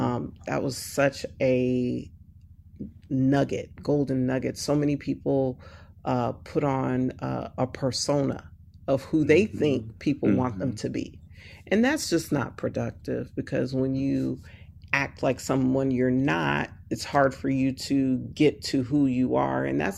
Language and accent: English; Long Beach, California, United States; I grew up in California. In Long Beach, love the water.